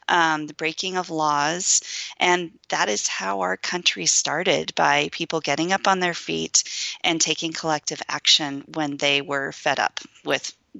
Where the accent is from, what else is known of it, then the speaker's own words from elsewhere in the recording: Montana, United States; I'm from Montana, so I am a mountain girl